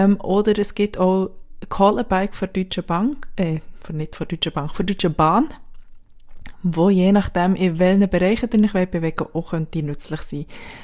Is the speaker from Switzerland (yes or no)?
yes; Switzerland; now in Berlin, Germany; mit einer Dienstleistung von mir als Schweizerin in Berlin